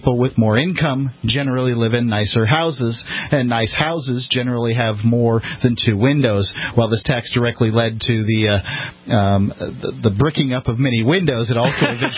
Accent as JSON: {"language": "English", "region": "Florida", "country": "United States", "tie": "born or raised there", "said": "We came both from Sarasota County. I grew up in Manatee County, which is the county north"}